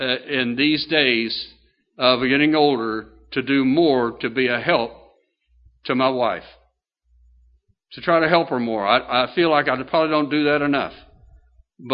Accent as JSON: {"language": "English", "region": "Kentucky", "country": "United States", "said": "I'm from Kentucky, and we have some of the best thoroughbred horses in the world."}